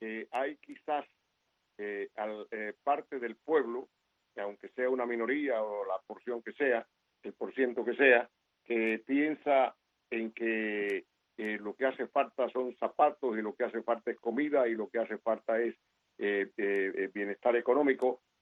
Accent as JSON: {"language": "Spanish", "town": "Vereda Nueva", "region": "Artemisa", "country": "Cuba", "tie": "born or raised there", "said": "Yo soy un cubano que ya cargado de años me recuerdo todavía cuando yo asistía de niño a la escuela pública de mi pueblo en Vereda Nueva"}